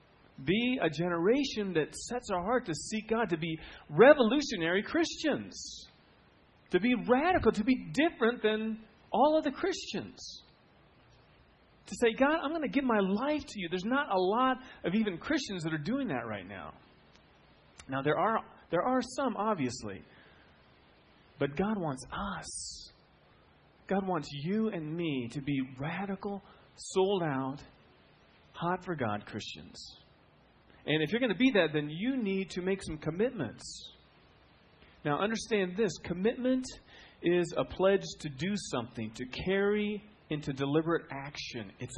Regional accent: Iowa, United States; You know what farmers have for breakfast? I'm from Iowa. I know this.

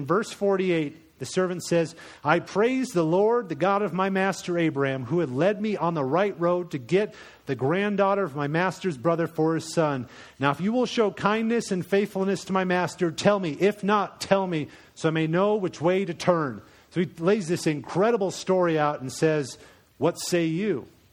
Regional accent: Colorado, United States; also born or lived in Iowa / Florida / Maryland / Minnesota; I was born in Iowa, like Captain Kirk. Then I lived in Florida, Maryland, Minnesota, and moved to Colorado when I was about 10.

